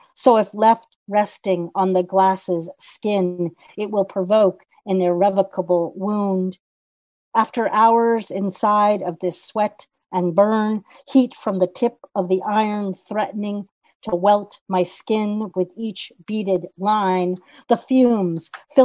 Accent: United States; I'm grateful to have this connection with the incredible literary community in Ireland as an American poet.

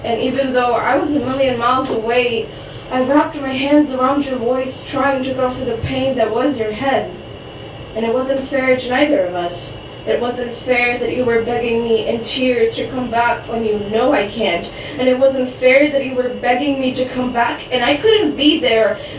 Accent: Croatia; first language Croatian; English is a second language; moved away as an adult; But basically, English isn't my first language, but Croatian is. And I moved from Croatia in like August for college.

